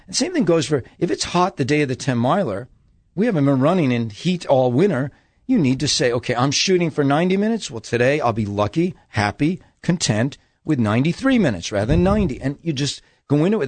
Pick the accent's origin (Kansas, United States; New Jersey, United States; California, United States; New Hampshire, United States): New Jersey, United States; I was from New Jersey. Going to New York would not have been a huge deal